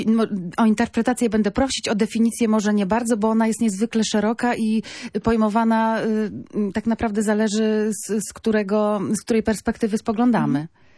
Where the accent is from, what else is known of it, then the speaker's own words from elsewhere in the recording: Gdańsk, Pomeranian Voivodeship, Poland; jako rodowita gdańszczanka